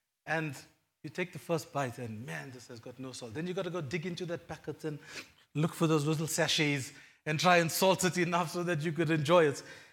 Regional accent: India; Me being an Indian, I think having curry without salt, man, that's the worst.

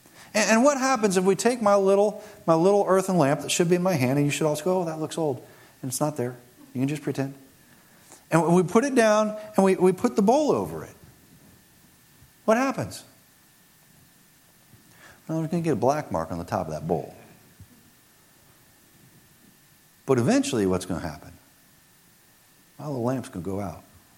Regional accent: Cincinnati, Ohio, United States; when I grew up in Cincinnati as a kid, she worked in the children's department of the church I attended, White Oak Christian Church in the northwestern side of Cincinnati.

